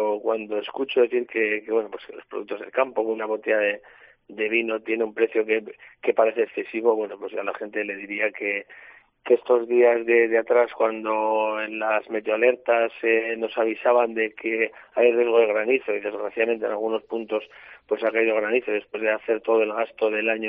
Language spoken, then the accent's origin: Spanish; Eslava, Navarre, Spain; No hay que olvidar que, por ejemplo, en mi pueblo, en Eslava, ya habitaban los romanos y ya cultivaban la vid.